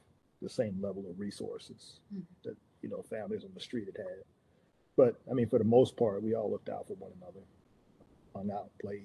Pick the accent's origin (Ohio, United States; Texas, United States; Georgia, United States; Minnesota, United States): Ohio, United States; Youngstown; also born or lived in Ravenna; I grew up in Youngstown. Born in Ravenna, but I grew up in Youngstown for the most part.